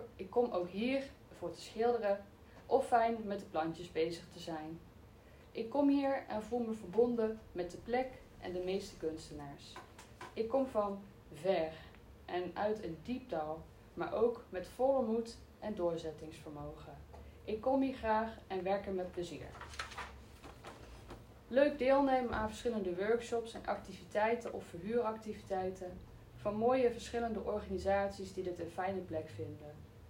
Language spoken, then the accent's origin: Dutch; North Brabant, Netherlands; also born or lived in The Hague; Ik kom vanuit twee dorpen, maar oorspronkelijk uit een stad. Van geboren in Den Haag naar getogen in Brabant.